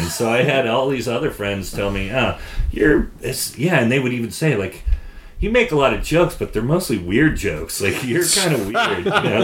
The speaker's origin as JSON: {"language": "English", "town": "Sonoma", "region": "California", "country": "United States", "tie": "born or raised there"}